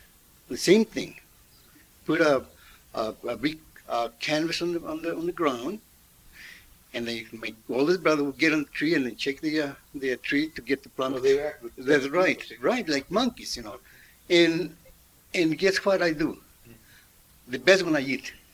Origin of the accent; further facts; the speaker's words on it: Bakersfield, California, United States; like I said before, and I was born in Bakersfield, California.